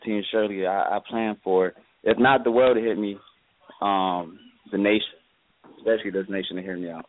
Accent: California, United States; I'm the foreign kid of the crew. I'm from California. Everybody else is New York based, pretty much.

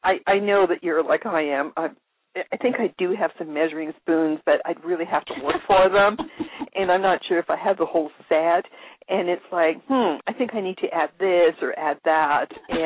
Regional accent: Canada; now in Texas, United States; I came from Canada, and barbecuing really was what we call grilling here in Texas.

